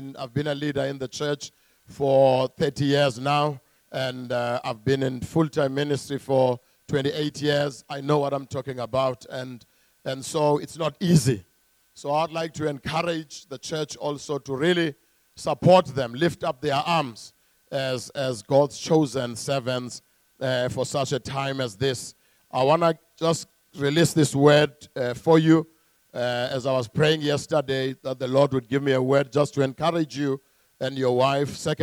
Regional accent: Eastern Cape, South Africa; first language Xhosa; English is a second language; By the way, I speak isiXhosa. I come from the Transkei. And pray for me because I must preach in English here now.

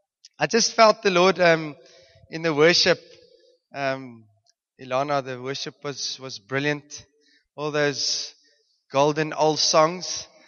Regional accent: Mpumalanga, South Africa; also born or lived in Johannesburg; So I stayed in Johannesburg for the first 6 years of my life. We moved to Mpumalanga. I stayed on a farm.

